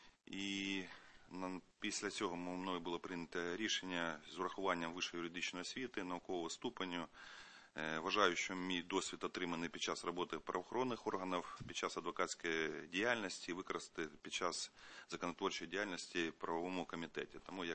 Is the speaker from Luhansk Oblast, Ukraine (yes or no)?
yes; Kadiivka, Luhansk Oblast, Ukraine; born there; Народився в Луганській області, місто Кадіївка